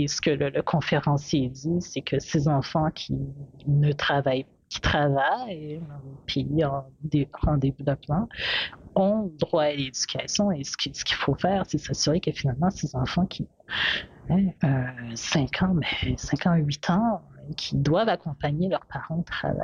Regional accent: Kinshasa, DR Congo; Je viens de RDC, du Congo, Kinshasa, et puis ben, c'est ça.

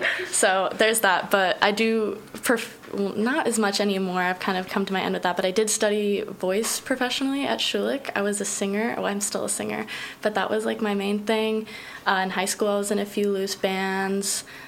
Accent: Milford, New Hampshire, United States; also born or lived in Montreal; But yeah, Milford, I'm from Milford, New Hampshire, which nobody probably knows what that is, but that is a very small, very like blue collar town. So I would say like being in Montreal was like step one for the path of being here.

